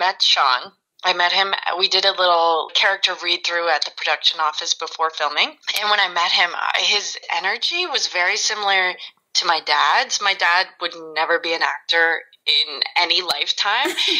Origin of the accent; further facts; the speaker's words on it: Prince Edward Island, Canada; Amelia and I grew up together in Prince Edward Island